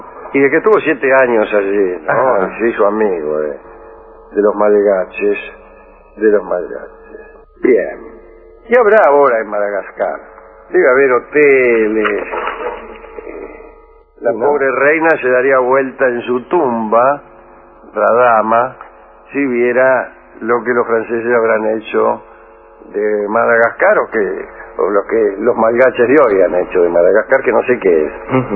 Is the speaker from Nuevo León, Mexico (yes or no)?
yes; Monterrey, Nuevo León, Mexico; Estamos estudiando aquí, somos de Monterrey, México.